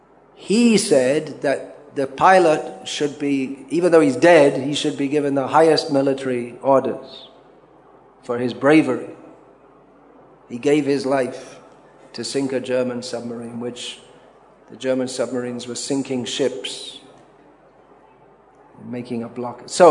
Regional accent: United Kingdom; I was raised in Britain

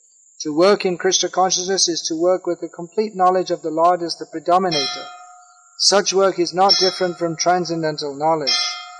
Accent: England, United Kingdom; I remember as a kid growing up in England

